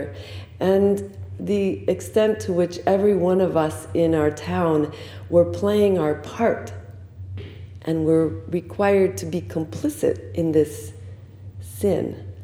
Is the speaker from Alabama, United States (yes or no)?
no; Bronx, New York, United States; Epiphany and her mother Amelia moved from the Bronx, which was a bonding point for us because I'm also from the Bronx.